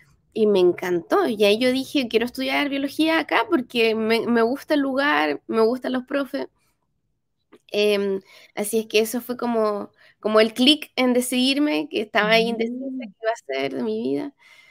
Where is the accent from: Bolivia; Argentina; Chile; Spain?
Chile; Porvenir, Magallanes and Chilean Antarctica; mi infancia yo la pasé siempre en Porvenir. Bueno, como dijeron, yo nací allá en Tierra del Fuego